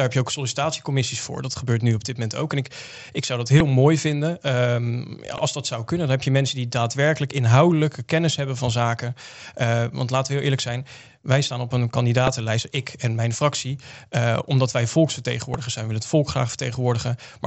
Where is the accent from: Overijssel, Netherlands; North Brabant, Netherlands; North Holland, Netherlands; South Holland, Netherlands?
South Holland, Netherlands; Zevenhuizen; ik kom uit Zevenhuizen. Daar hebben we natuurlijk de schitterende molen, Viergang.